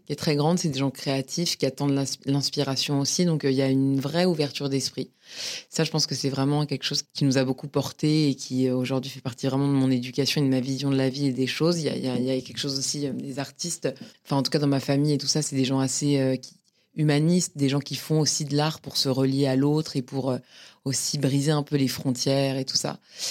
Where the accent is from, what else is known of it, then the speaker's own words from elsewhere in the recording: Paris, Île-de-France, France; Je suis née à Paris. Je crois que quand je suis née, on était dans le 14e, je crois, ou dans le 5e, je sais plus. Et j'ai grandi à Paris. Je suis vraiment une Parisienne pure souche, quoi.